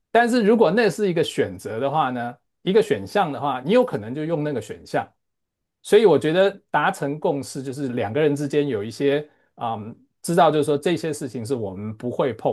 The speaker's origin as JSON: {"language": "Chinese", "region": "Hualien County", "country": "Taiwan", "tie": "born or raised there", "said": "这是台湾的，这个在花莲的某一个地方的一个小火车站。我们小时候是看着这些东西长大的。"}